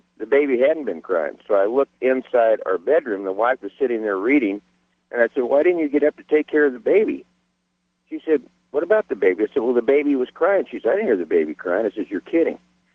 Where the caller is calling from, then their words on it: Phoenix, Arizona, United States; I'm calling from Phoenix.